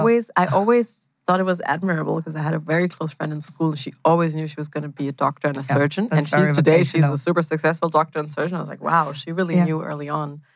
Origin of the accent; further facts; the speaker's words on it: Germany; also born or lived in Switzerland; I'm actually from Germany.